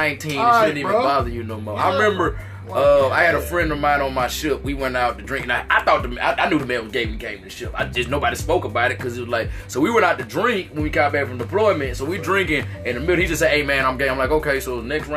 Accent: the South, United States; accent: southern; I guess that must have been a translation for people who can't understand my southern accent.

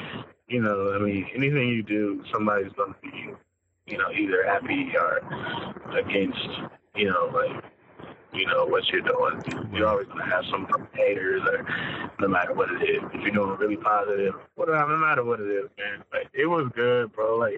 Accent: Maryland, United States; he started this church just when I was living in Maryland. I grew up in Maryland.

